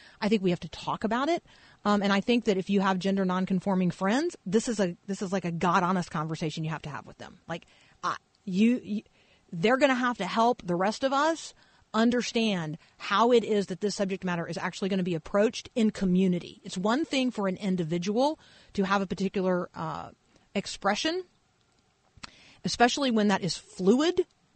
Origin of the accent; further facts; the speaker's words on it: Muncie, Indiana, United States; born there; Mine comes from the state of Indiana. I was born in Muncie.